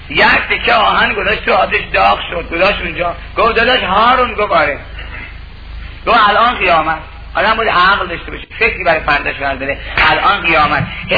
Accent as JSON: {"language": "Persian", "region": "Yazd", "country": "Iran", "also_born_or_lived": "Mashhad", "lives_now": "Tehran, Iran", "said": "چون من اصلا یزدیه، تولدم در مشهده، ساکن تهرونم"}